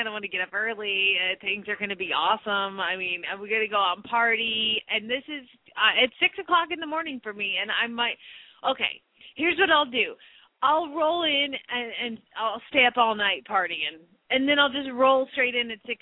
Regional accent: Phoenix, Arizona, United States; from Phoenix, Arizona

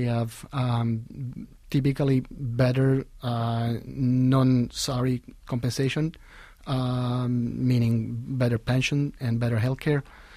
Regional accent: Italy; English is a second language; now in United States; this is one of the most striking features of the American workforce, that I come from Italy, and in general, all European countries have a much stronger sense of economic class than you see here. And it, when I moved here...

